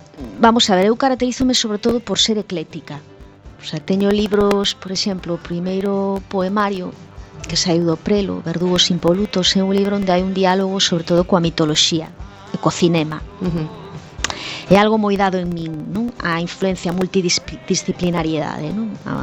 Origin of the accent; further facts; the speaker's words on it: Ourense, Galicia, Spain; also born or lived in Madrid; no xornal La Región da miña terra de Ourense